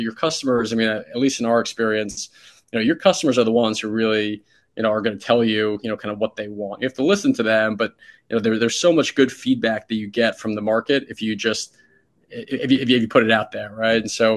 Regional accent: New York City, New York, United States; I grew up in New York City, and so a lot of my collection happens to be based on athletes or things that are meaningful to me from my childhood in New York City.

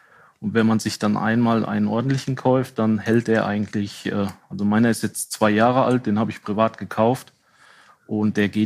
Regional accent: Wittgenstein, North Rhine-Westphalia, Germany; ich komme gebürtig aus Wittgenstein, das ist hinterm Sauerland.

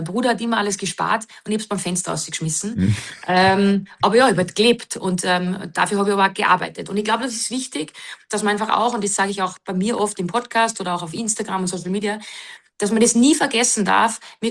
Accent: Wagrain, Salzburg, Austria; Ich komme tatsächlich aus dem wunderschönen Salzburger Land, nämlich aus Wagrain. Ein ganz, ganz wunderbares Skigebiet im Ski Amadee Verbund. Und bin ganz bodenständig groß geworden. Und ja, in den Bergen mit jedem Tag Skifahren

